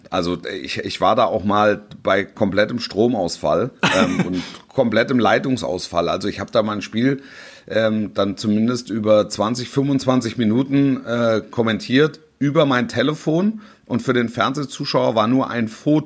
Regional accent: Hesse, Germany; born there; als gebürtiger Hesse

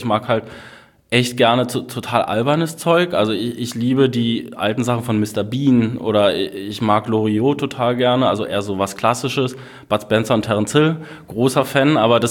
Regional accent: Berlin, Germany; accent: Berlin; Und ich bin Berliner, wie man wahrscheinlich hier und da mal hören wird, wenn ich mich meistens in Rage rede oder irgendwas, da kommt dann wahrscheinlich wieder der Berliner Akzent durch.

